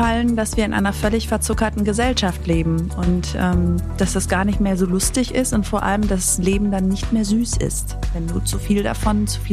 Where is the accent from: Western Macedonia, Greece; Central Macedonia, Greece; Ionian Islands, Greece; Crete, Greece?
Central Macedonia, Greece; Thessaloniki; German is a second language; now in Berlin, Germany; Nein, es ist schon meine Heimat. Also ich habe noch Gefühle. Aber ich habe jetzt mittlerweile Gefühle für zwei Orte.